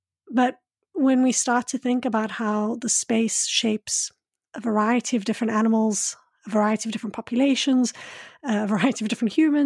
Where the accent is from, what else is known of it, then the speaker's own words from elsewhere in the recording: Johannesburg, Gauteng, South Africa; And I grew up in Johannesburg